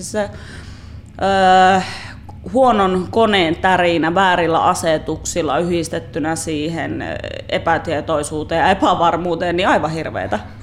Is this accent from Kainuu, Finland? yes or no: yes; Kajaani, Kainuu, Finland; Mä oon Kajanista kotoisin, niin mä kävin sitten samalla, kun mä kävin lapsena kaupungilla